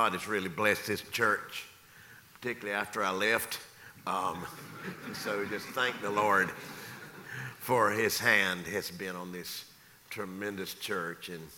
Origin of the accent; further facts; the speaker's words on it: Lumberton, North Carolina, United States; I was in my hometown in Lumberton, North Carolina, many years ago